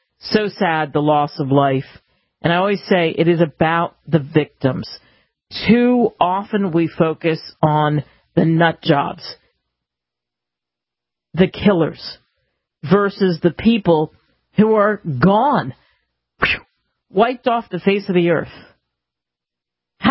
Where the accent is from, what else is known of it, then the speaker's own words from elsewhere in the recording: United States; As an American, I am sad for all of us, and I am sad at the state that we are in this country.